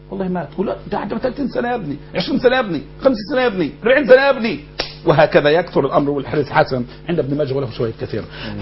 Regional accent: Egypt; شوف اشتغل بالربا اللي بيسمى الحريقة عندنا في مصر

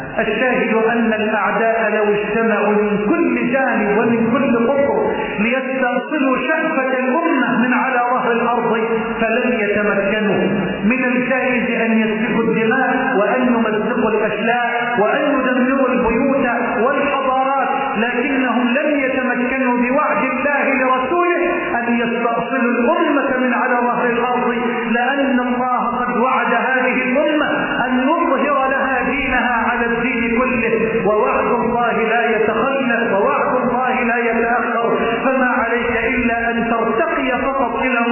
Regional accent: Egypt; اللهم اجعل بلدنا مصر واحد للامن والامان،

